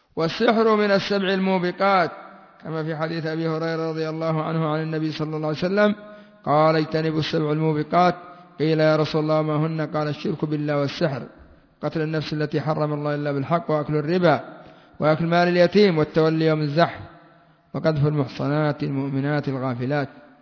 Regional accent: Yemen; وعندنا في اليمن ما يسموا الساحر في بعض المناطق

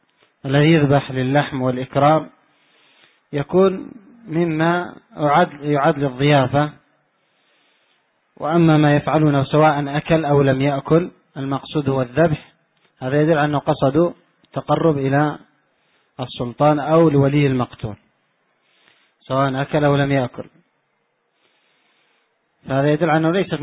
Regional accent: Yemen; كما هي موجودة عندنا في اليمن، هي من العادات اليمنية القبيحة

